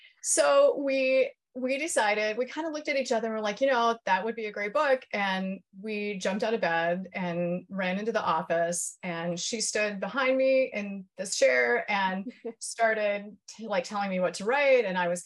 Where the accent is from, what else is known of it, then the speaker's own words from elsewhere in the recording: Huron, United States; So growing up in Huron, we had my parents, I remember them reading to us at night.